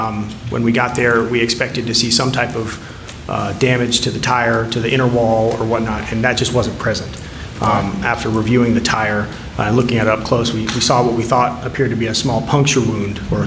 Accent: South Carolina, United States; I'm from Berkeley County. I went to college at the Citadel where I studied biology.

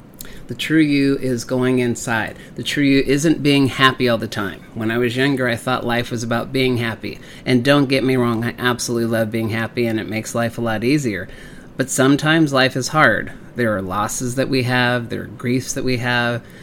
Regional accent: Texas, United States; And I grew up in Texas and I like country music

